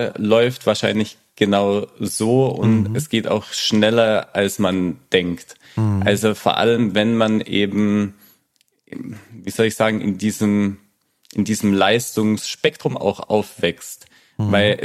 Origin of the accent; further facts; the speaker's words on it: Wangen, Baden-Württemberg, Germany; Wir hatten damals in meiner Heimat in Wangen einen wirklich sehr großen Radsportverein